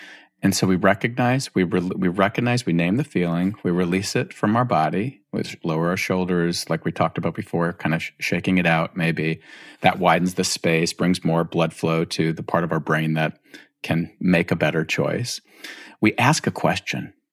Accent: Los Angeles, California, United States; I grew up in Los Angeles and I moved to Northern California for a while.

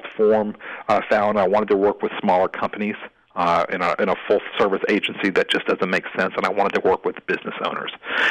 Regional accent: Scotland, United Kingdom; So I'm a Scottish boy.

